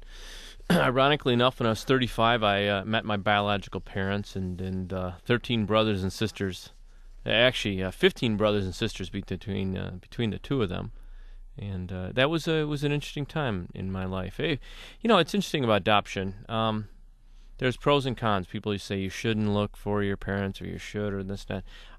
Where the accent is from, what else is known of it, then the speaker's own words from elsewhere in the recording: Farmington Hills, Michigan, United States; I grew up in Farmington Hills. I was great family. I was adopted, but I grew up in Farmington Hills, went to Farmington High School